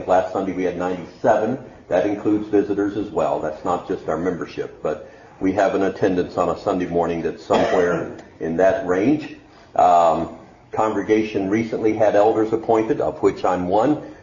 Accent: Wisconsin, United States; I know you know I'm from Wisconsin. That's been advertised already, mentioned. But where? Well, I usually tell people it's up near Green Bay.

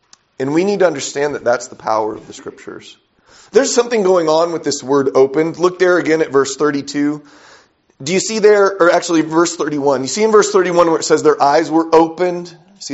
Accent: California, United States; growing up in Southern California, pretty dark place I grew up. A lot of bad things going on around me as a kid.

